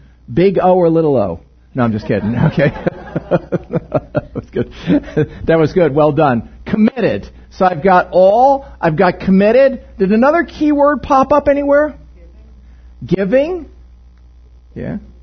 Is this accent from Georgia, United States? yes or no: no; New Jersey, United States; accent: Jersey; Pardon my Jersey accent, whatever that was.